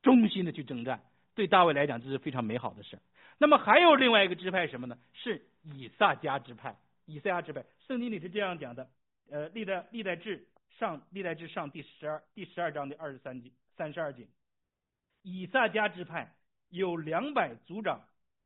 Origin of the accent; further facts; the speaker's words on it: China; 我们都是从这个中国大陆来的，是吧？